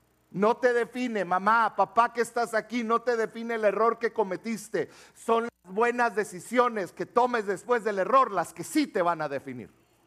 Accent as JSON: {"language": "Spanish", "country": "Mexico", "said": "Lo que nosotros no hacemos y como mexicanos menos hacemos."}